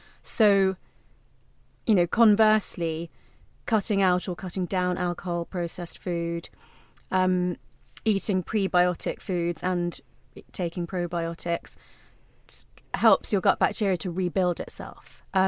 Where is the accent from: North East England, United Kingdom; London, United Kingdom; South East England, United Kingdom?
London, United Kingdom; me growing up in London, but in an Indian household, turmeric was, you know, totally, it was like an everyday thing.